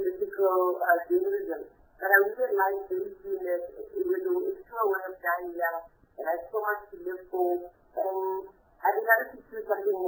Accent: Pretoria, Gauteng, South Africa; I'm South African, born and bred, and I grew up in the capital city of Pretoria, which is next to Joburg. I went to small country school, and also at a time during civil war in the country.

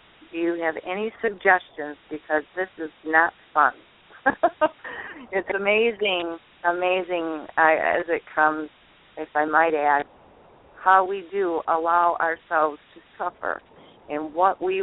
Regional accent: Ionia, Michigan, United States; I'm originally from Michigan. I lived in Ionia, right up the street from the prison

